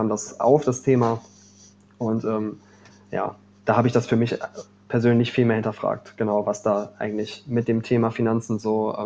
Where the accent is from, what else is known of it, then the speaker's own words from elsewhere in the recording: Cologne, North Rhine-Westphalia, Germany; born there; Ich bin 26, komme gebürtig aus Köln. Und was habe ich gemacht? Also ich habe in Köln BWL studiert, im Bachelor, bin dann nach Aachen gewechselt